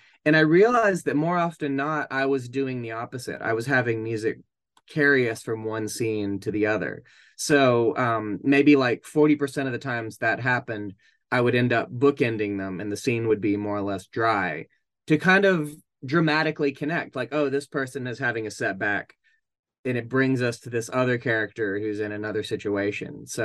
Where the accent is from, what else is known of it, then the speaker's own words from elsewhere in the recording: Tennessee, United States; I grew up in East Tennessee and I grew up, you know, listening